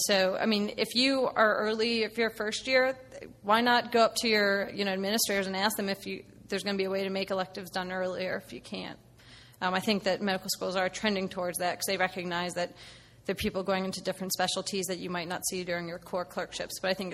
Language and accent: English; Ohio, United States; I'm from Ohio, so I applied to like an Ohio State prelim year and some other one in Cleveland